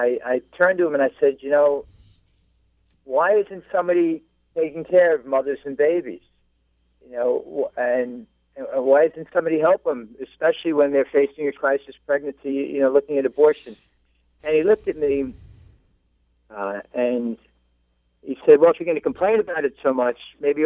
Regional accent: Elmont, New York, United States; You know, I grew up on Long Island. I grew up in Elmont.

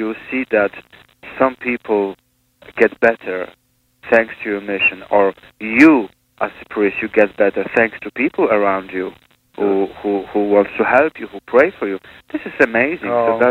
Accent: Poland; now in Beirut, Lebanon; I'm originally from Poland.

